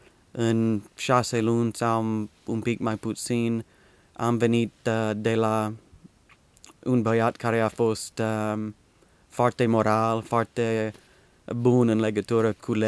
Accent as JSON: {"language": "Romanian", "town": "Dallas", "region": "Texas", "country": "United States", "tie": "born or raised there", "second_language": "Romanian", "said": "Sunt Texan, din Dallas, Dallas, Texas. Am fost cunoscut acolo, nu cunoscut, am fost născut acolo în 1970 și majoritatea de viața mea am fost acolo. Și am fost, cum se zice, crescut. Ca și un creștin"}